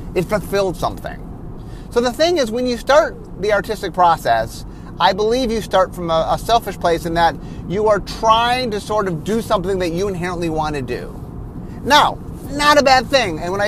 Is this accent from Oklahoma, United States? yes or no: no; Cleveland, Ohio, United States; I grew up in Cleveland, and Cleveland has a playhouse called the Cleveland Playhouse